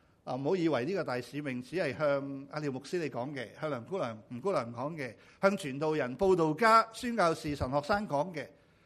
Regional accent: Xinhui, Guangdong, China; 我是新会人，我不识潮州话，

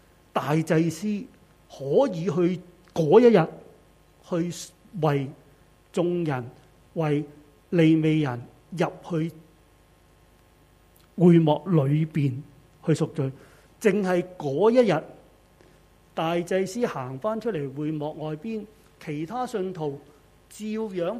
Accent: South China, China; 在我们中国人南方啊

